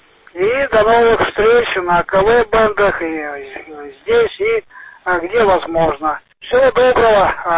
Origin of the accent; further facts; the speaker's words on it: Magadan, Magadan Oblast, Russia; now in Orenburg, Russia; я прожил и родился на Колыме. Вот меня сюда супруга привезла из маленького веселого города Магадана в Оренбург.